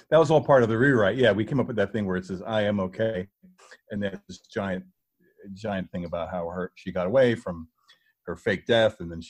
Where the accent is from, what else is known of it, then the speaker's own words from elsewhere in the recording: New York, United States; also born or lived in New Jersey; Growing up as a kid, I grew up in the New York area, New York, New Jersey area, in the pre-cable days